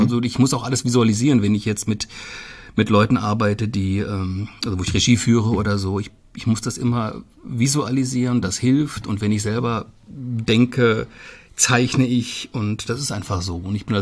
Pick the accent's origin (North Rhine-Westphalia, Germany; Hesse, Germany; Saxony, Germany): Hesse, Germany; Klar, ich bin noch auf Biber groß geworden, wobei groß geworden in meinem Falle ja nicht die richtige Bezeichnung ist. Ich bin dort aufgewachsen.